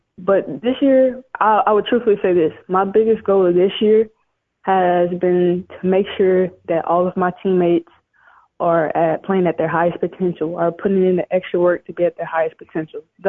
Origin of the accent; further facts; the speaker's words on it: Alabama, United States; since I'm from the South and I'm from Alabama, it used to be the Atlanta Dream.